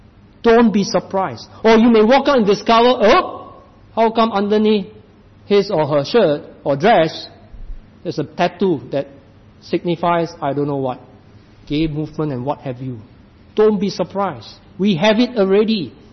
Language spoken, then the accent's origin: English; Singapore; Back in my home country, in Singapore, in our church, in our denomination, we have not just one of such cases, many in the church.